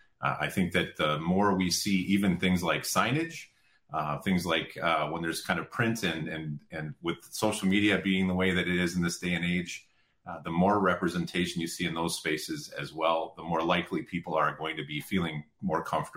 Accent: Madison, United States; And I grew up in Madison, grew up right in the center of town

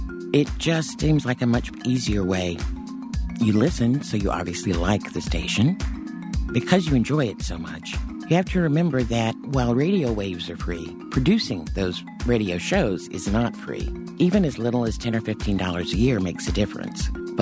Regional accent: Madison, Wisconsin, United States; from Madison, Wisconsin.

